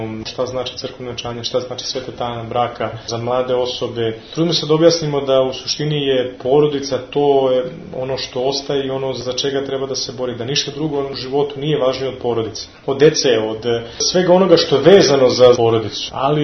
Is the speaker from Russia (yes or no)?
no; Belgrade, Serbia; Ja sam beogradsko dete beogradskog asfalta, rođen sam 81. godine, otac mi je inače iz Srema … je poznat u vojvođansko prezime